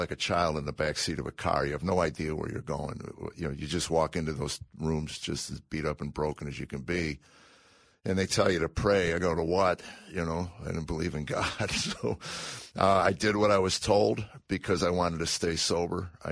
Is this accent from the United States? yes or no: yes; Chicago, Illinois, United States; Well, I grew up in Chicago.